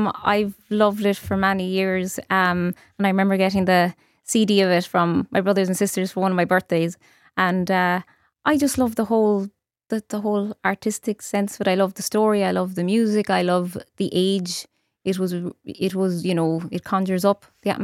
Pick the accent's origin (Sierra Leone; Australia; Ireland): Ireland; Cork, Munster; growing up in Cork, there was never a shortage of going to gigs, be they classical, jazz, trad.